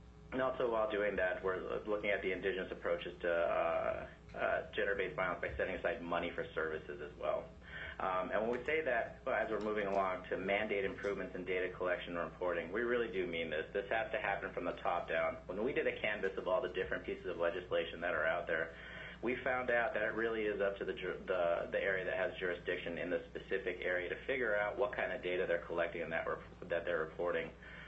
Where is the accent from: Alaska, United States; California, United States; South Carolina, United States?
Alaska, United States; Bethel; And I know from growing up in Bethel, the VPSO and the VSO system that we have in the villages is one that's a little suspect.